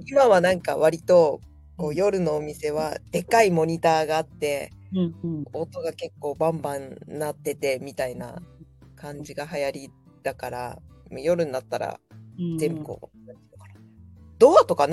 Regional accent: Hita, Oita, Japan; moved away as an adult; now in Okinawa, Japan; 私は大分県の日田市の出身です。

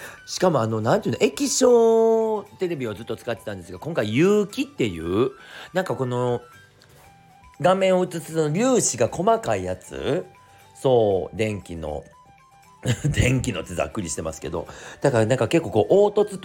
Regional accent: Osaka, Japan; 私の地元大阪

